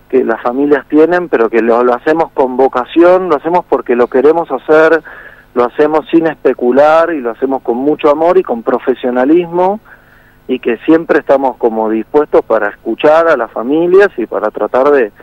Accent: Argentina; te lo digo como argentino

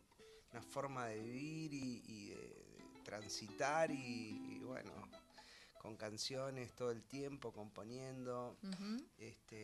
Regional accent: Bayauca, Buenos Aires Province, Argentina; born there; yo nací en Bayauca, provincia de Buenos Aires.

